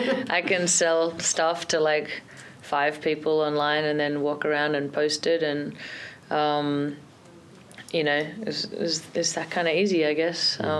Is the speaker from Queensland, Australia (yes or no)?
no; Sydney, New South Wales, Australia; Oh, no way, especially as an Australian. You know, I grew up in like the suburbs in Sydney.